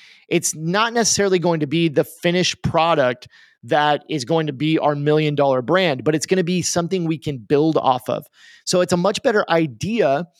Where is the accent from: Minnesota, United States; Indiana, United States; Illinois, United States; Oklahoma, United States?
Oklahoma, United States; And I make the joke that I'm from Oklahoma. So in Oklahoma, see, the riches are in the niches.